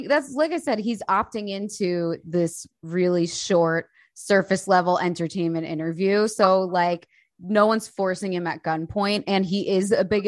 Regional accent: United States; now in United Kingdom; And as an American of blonde experience living in the UK

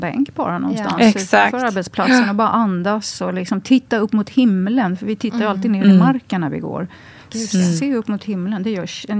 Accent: Gotland, Sweden; när jag kommer från Gotland och hit, att folk tittar inte på varandra i ögonen.

